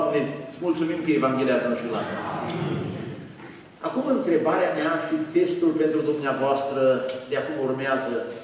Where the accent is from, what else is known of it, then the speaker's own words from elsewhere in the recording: Apuseni Mountains, Romania; astăzi am trecut prin localitatea de unde sunt eu de origine, în zona Munților Apuseni